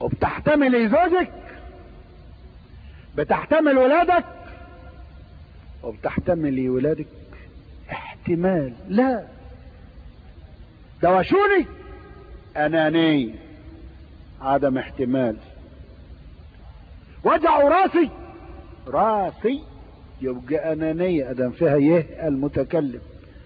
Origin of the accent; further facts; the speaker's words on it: Egypt; من الامور اللي معروفة عندنا في مصر